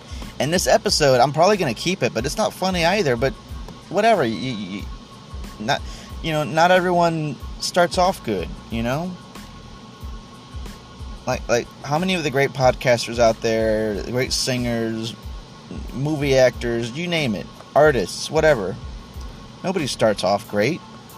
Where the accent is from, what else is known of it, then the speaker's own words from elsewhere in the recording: Texas, United States; Sometimes I'm not proud to be in Texas, but most of the time I am proud to be a Texan.